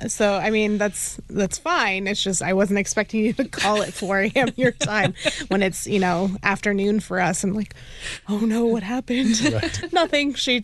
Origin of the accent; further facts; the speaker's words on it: Iowa, United States; I mean, I'm from Iowa, a small town in Iowa.